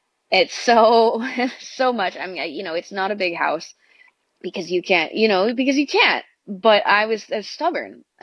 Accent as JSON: {"language": "English", "region": "Hawaii", "country": "United States", "moved": "yes", "said": "oh, are you from California? No, I'm from Hawaii. And people would just look at me like, why did you leave?"}